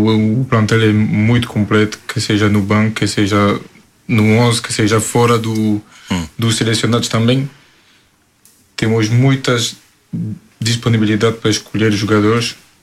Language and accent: Portuguese; France; Portuguese is a second language; Nós, como eu sou francês lá no Portugal, era visto como estrangeiro